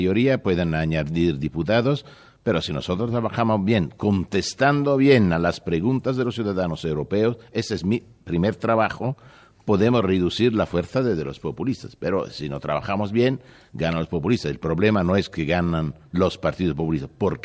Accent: Rome, Lazio, Italy; Spanish is a second language; Yo soy de Roma, pero mi patria no es Roma, mi patria es Italia.

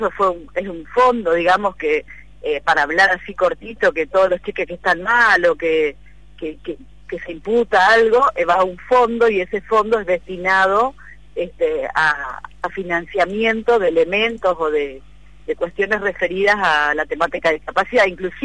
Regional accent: Argentina; viste que somos argentinos

